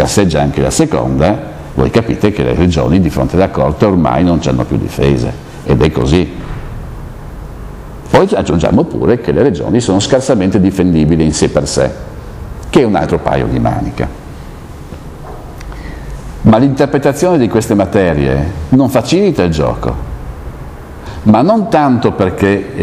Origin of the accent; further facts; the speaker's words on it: Bolzano, Trentino-Alto Adige, Italy; born there; also born or lived in Trieste; sono nato a Bolzano, ho vissuto a Trieste, mia madre era sarda